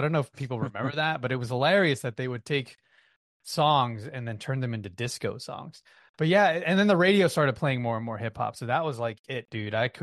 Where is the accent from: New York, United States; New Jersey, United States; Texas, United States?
New York, United States; Yonkers; But yeah, dude, I mean, grew up in New York, born and raised in Yonkers, New York.